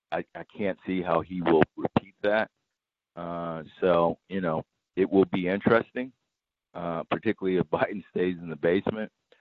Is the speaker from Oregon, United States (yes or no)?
no; Wisconsin, United States; I'm from Wisconsin. I went home, you know, a month before the last cycle